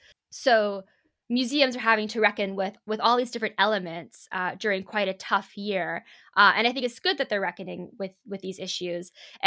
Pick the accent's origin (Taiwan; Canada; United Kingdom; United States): Canada; And if you didn't know, I'm Canadian in origin.